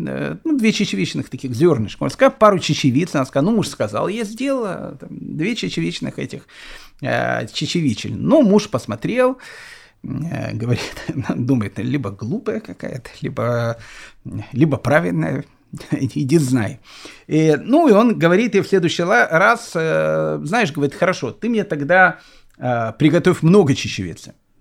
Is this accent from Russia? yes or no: no; Kyiv, Ukraine; also born or lived in Australia; now in Israel; там я вырос в Киеве, моя жена выросла в Минске, встретились мы в Израиле.